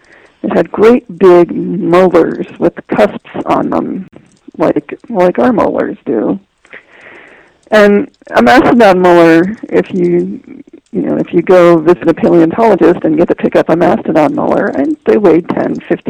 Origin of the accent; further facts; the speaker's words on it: Chicago, Illinois, United States; I grew up in Chicago, and I was a very frustrated kid because I wanted to be out in the wild.